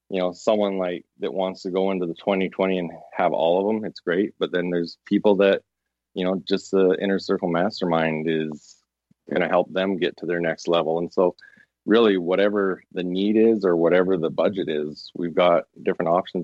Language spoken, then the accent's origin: English; United States; See, I said that as an American, not a Canadian. I said Z.